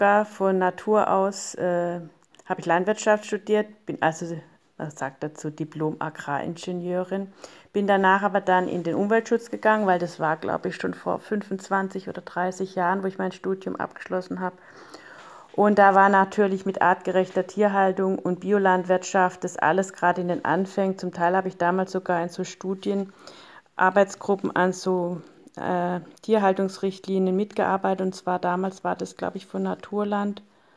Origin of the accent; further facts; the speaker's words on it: Günzburg, Bavaria, Germany; Wir kommen nämlich aus Günzburg, das ist bei Ulm in der Gegend.